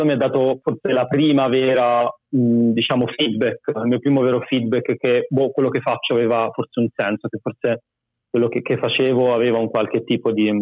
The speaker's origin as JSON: {"language": "Italian", "town": "Pisa", "region": "Tuscany", "country": "Italy", "also_born_or_lived": "Bologna", "moved": "as an adult", "said": "Io ho fatto l'Accademia di Belle Arti a Bologna, ma sono di Pisa, quindi ho finito le superiori, sono andato a vivere a Bologna, ho fatto lo studente fuori sede"}